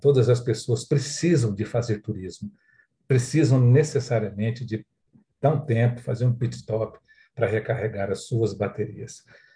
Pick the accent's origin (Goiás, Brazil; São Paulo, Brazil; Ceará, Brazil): São Paulo, Brazil; Ribeirão Preto; now in Brasília, Brazil; eu não sou de Brasília, eu sou de Ribeirão Preto, São Paulo, estou em Brasília há 23 anos